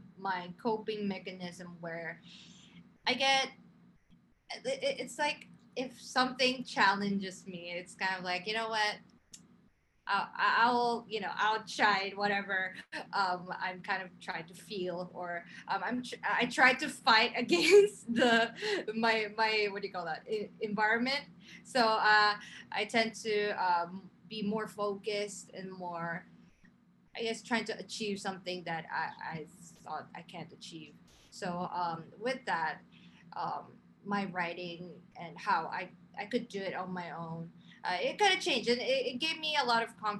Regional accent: Japan; I'm from Japan, so I went back to Japan to kind of quarantine myself and just, you know, keep myself safe.

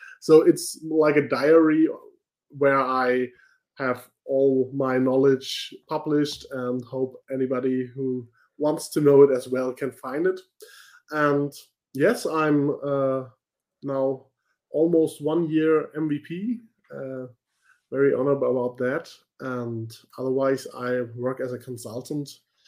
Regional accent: Hamburg, Germany; I'm from Hamburg, Germany, and I have a blog.

